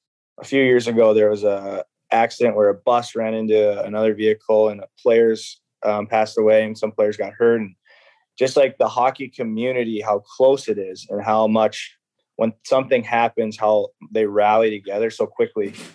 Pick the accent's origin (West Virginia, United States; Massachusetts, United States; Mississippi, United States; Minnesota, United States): Minnesota, United States; I grew up in Minnesota, the Minnesota Wild.